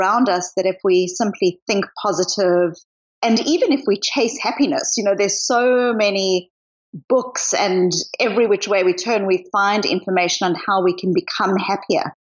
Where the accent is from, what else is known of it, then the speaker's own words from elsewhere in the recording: South Africa; also born or lived in Australia / New Zealand; now in Boston, United States; I am originally from South Africa, but I've lived in Australia, New Zealand, backpacked around the world for 2 years, and I'm now in Boston. So it's not a simple accent.